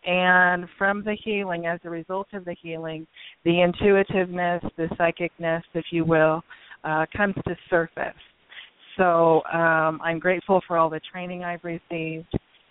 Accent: Washington, United States; And here in Washington State, I returned back to my home state a year and a half ago

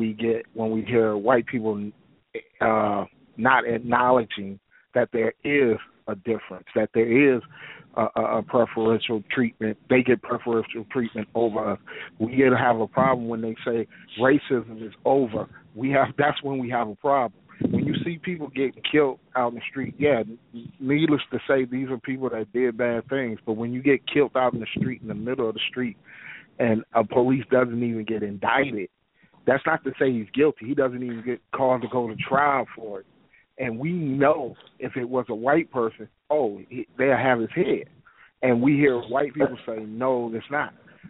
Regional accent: Detroit, Michigan, United States; I'm from Detroit. I'm African-American male, black male.

